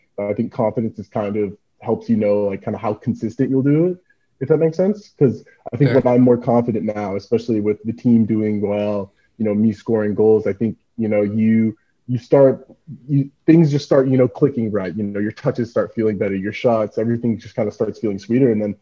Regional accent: United States; me growing up in the States

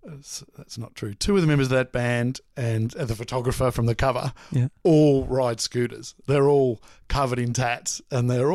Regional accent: Moorabbin, Victoria, Australia; No, Moorabbin.

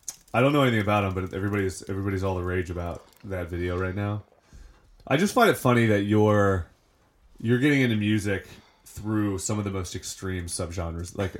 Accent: West Virginia, United States; My Uncle Dave, when my parents I was raised in West Virginia, and my dad's side of the family we were really tight with.

